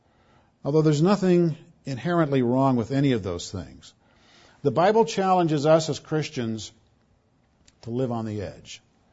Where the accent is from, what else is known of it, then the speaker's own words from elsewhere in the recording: Burbank, California, United States; I grew up on Eaton Drive in Burbank, and I met a couple here who live in Burbank who know where Eaton Drive was.